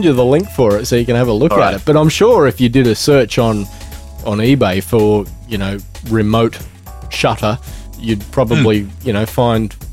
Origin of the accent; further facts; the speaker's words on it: Australia; obviously being an Aussie who's only going to be there for, you know, half a day.